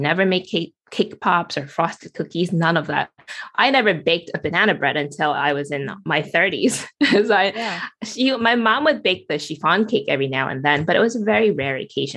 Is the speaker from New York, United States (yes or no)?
yes; New York City, New York, United States; now in Renton, United States; I'm from New York City for over 30 years. Now I'm in the suburbs of Seattle.